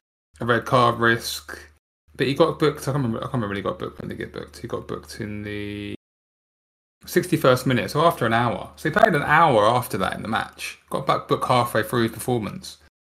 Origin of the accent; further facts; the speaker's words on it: England, United Kingdom; You know, I'm very English in that sense.